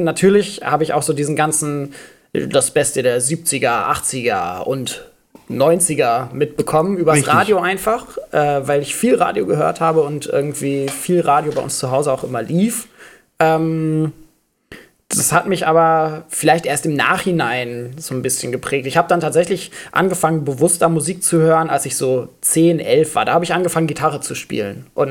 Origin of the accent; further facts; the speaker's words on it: Schleswig-Holstein, Germany; Ich bin in Schleswig-Holstein zur Schule gegangen.